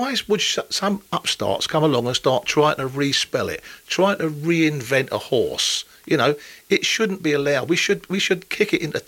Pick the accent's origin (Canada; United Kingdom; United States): United Kingdom; London; because I'm from London